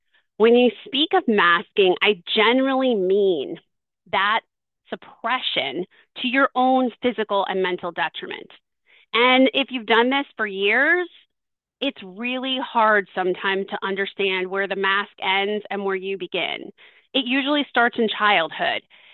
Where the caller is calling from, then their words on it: Concord, Massachusetts, United States; I'm joining you from Concord, Massachusetts